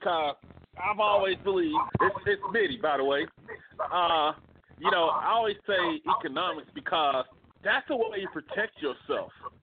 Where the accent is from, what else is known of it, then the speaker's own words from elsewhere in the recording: Montgomery, Alabama, United States; now in Phoenix, United States; I'm from Montgomery, Alabama. I'm born and raised. Now I live in Phoenix.